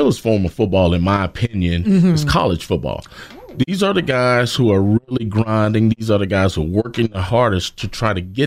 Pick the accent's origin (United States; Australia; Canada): United States; Greensboro, North Carolina; Well, I'm originally from Greensboro. Went to Grimsley High School. Grimsley High School graduate, class of 1991.